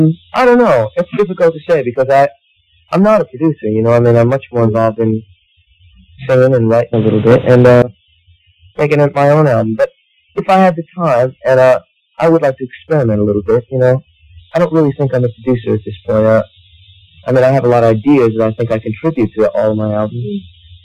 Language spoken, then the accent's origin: English; United States; Well, you know, I'm an American, so I mean, I've seen more of America.